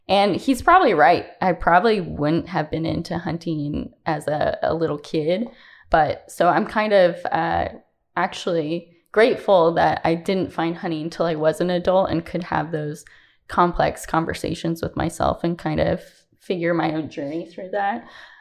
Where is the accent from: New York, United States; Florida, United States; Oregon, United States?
Oregon, United States; Eugene; So I'm originally from Eugene, Oregon.